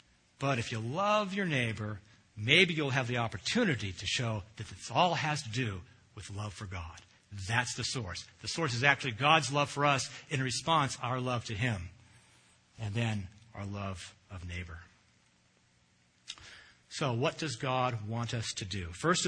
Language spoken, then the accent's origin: English; Mountain View, California, United States; now in Sunnyvale, United States; Now, I grew up in Mountain View, and I can tell you, looking back now, I can tell you the names of every person who lived on our block.